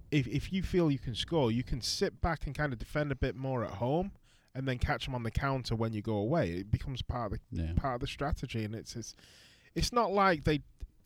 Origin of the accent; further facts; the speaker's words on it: England, United Kingdom; I'm English. I say it quite a bit.